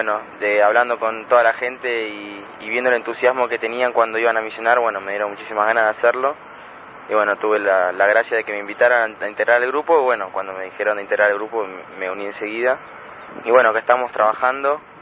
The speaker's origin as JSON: {"language": "Spanish", "town": "San Isidro", "region": "Buenos Aires Province", "country": "Argentina", "said": "bueno, también tengo 16 años, vengo de San Isidro."}